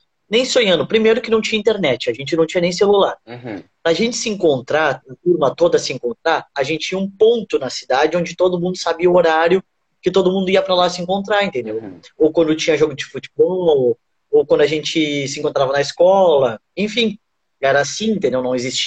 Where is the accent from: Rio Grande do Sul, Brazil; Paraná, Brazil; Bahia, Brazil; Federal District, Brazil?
Rio Grande do Sul, Brazil; Bagé; Eu sou de Bagé, né? No Rio Grande do Sul.